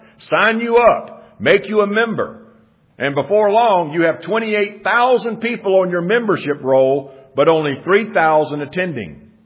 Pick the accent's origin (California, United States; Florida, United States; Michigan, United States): Florida, United States; Jacksonville; I was raised in Jacksonville, Florida